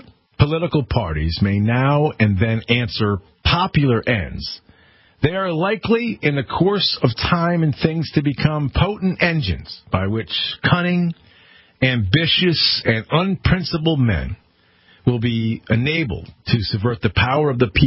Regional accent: Connecticut, United States; I wrote a column for a paper here in my home state of Connecticut

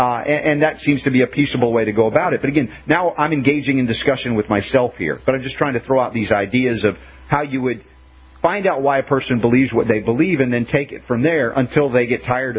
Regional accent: Deep South, United States; I grew up in the Deep South much of my life, back in the 60s and the 70s in particular, or earlier.

